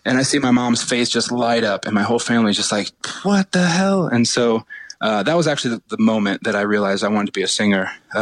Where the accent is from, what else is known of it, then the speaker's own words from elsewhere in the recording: North Carolina, United States; born there; also born or lived in Honolulu / San Francisco; Both my parents were military. I was born in North Carolina. I only lived there for about two, three months, moved to Honolulu.